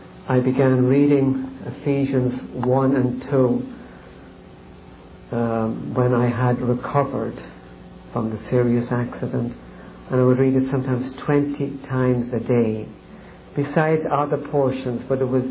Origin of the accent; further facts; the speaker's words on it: Ireland; I grew up in Ireland, and it was a nice family, very Catholic.